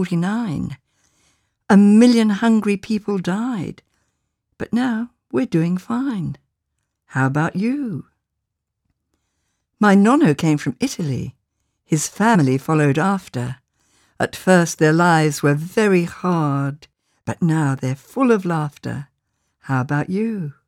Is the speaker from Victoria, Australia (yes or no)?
yes; Melbourne, Victoria, Australia; born there; My mum was born in Sydney, my dad in Ballarat, and I was born in Melbourne. How Australian is that?